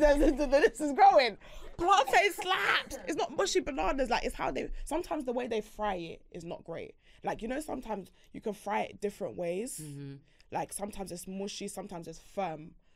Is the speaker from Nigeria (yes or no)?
yes; Nigeria; Now, I am a Nigerian woman.